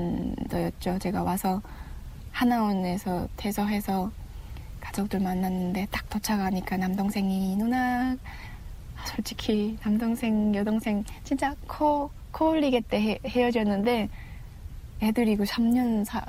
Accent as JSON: {"language": "Korean", "town": "Chongjin", "region": "North Hamgyong", "country": "North Korea", "tie": "born or raised there", "said": "그냥 고향 함경북도 청진이 고향인 청년이죠."}